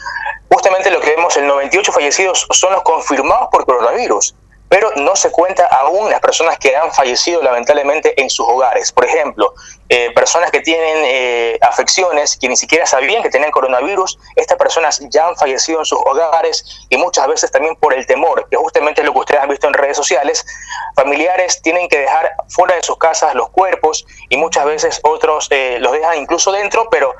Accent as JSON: {"language": "Spanish", "country": "Ecuador", "said": "a pesar de la situación que estamos viviendo como ecuatorianos, que es todo un país"}